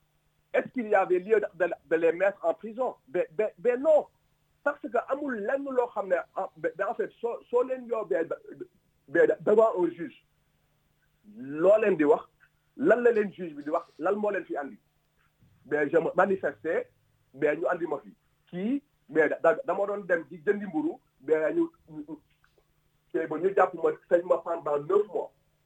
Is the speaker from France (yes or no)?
no; Senegal; Nous sommes tous des Sénégalais, nous sommes bien éduqués.